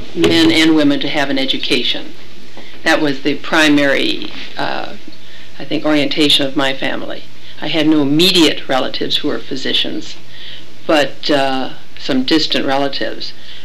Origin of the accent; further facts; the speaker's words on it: Stevens Point, Wisconsin, United States; also born or lived in Milwaukee; I was born in Milwaukee, had temporarily gone to Philadelphia for a few months, I'm told, and moving back to Wisconsin, to northern Wisconsin, all my formative years were in a town called Stevens Point, Wisconsin.